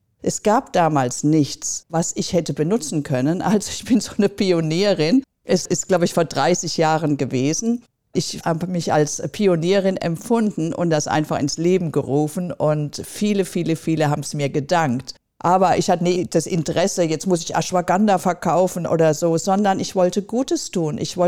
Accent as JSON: {"language": "German", "country": "India", "moved": "as an adult", "lives_now": "Italy", "said": "Damals bin ich aus Indien nach Italien gezogen. Mit meinem Mann, der war auch Arzt und Psychiater, habe ich die ersten Kräuter aus Indien mitgebracht."}